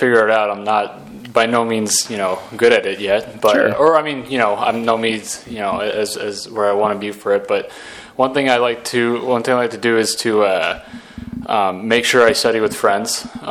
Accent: San Jose, California, United States; I'm from San Jose, California.

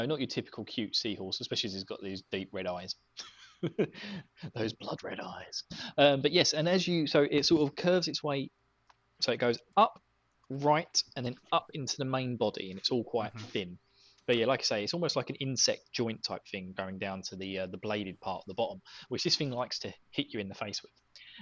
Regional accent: East of England, United Kingdom; accent: Essex; Now, given the fact that I am from Essex and I have a terrible Essex tongue, I'm probably saying it wrong anyway.

